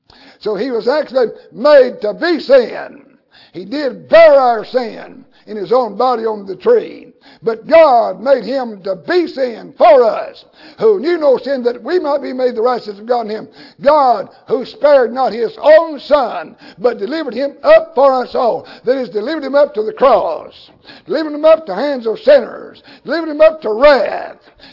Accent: the South, United States; I'm glad I was born and raised in the country. Actually, I'm glad I was born in America. And I'm glad I was born down south in America.

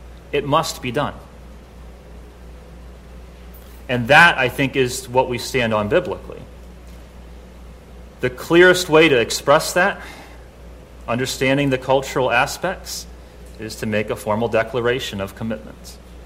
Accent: Midwest, United States; Me, myself, personally, growing up in the Midwest, there's zero discussion in the matter of membership in a formal way

